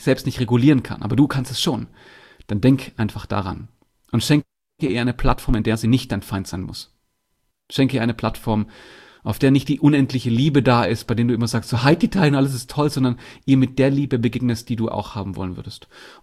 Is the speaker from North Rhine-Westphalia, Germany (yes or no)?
no; Bietigheim-Bissingen, Baden-Württemberg, Germany; born there; Ich komme unter anderem aus Bietigheim-Bissingen, das ist Nähe Stuttgart. Da bin ich geboren worden.